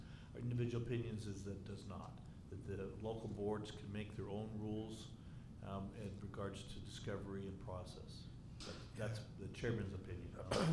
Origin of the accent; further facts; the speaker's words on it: Utah, United States; And I said, yes, I'm from Utah.